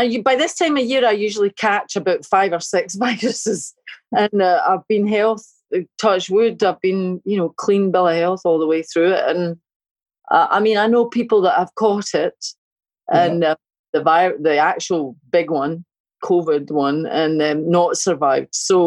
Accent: Glasgow, Scotland, United Kingdom; I'm a tenement lassie. I was born in Anderson, Glasgow, and I was born just at the end of the 50s. Okay, I'm not a 50s baby, but I'm 59 August, and I have vivid memories of that street in the tenements

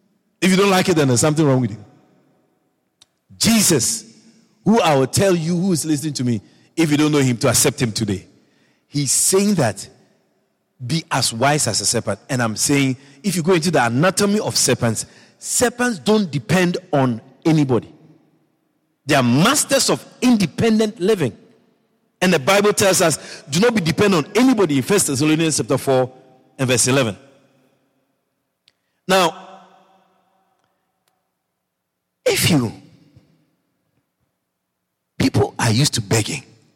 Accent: Ghana; I'm from Ghana, so I think I can say things about Ghana. I know I'm Ghanaian Guyanese.

